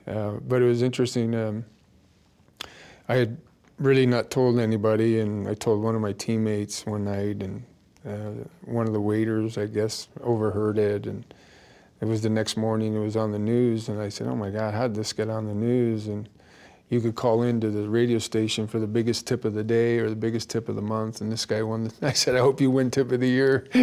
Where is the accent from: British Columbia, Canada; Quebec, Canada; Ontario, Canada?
Ontario, Canada; Toronto; And I was from Toronto area and I was their adopted son.